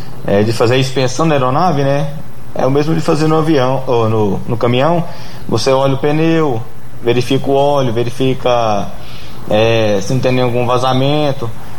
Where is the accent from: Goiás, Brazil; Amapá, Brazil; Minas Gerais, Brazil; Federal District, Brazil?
Goiás, Brazil; Santa Bárbara de Goiás; Como eu sou do interior, sou de Santa Bárbara de Goiás, tem uns tios que moram em Brasília.